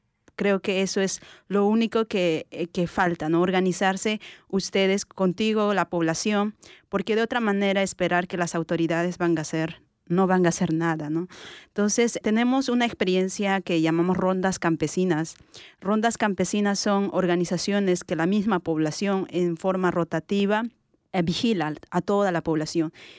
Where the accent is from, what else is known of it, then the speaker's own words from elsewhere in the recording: Peru; now in United States; soy peruana. Estoy aquí en Estados Unidos por motivos de estudio